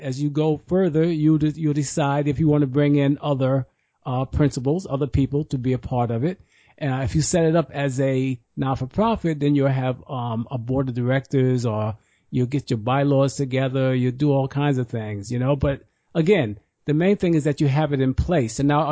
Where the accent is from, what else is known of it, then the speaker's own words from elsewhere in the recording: New York, United States; Whether I'm from New York, you're from North Carolina, we're all trying to do something to help people become healthier